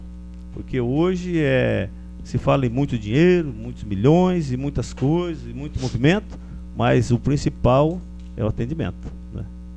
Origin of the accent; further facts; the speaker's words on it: Brazil; nós que somos aqui do Brasil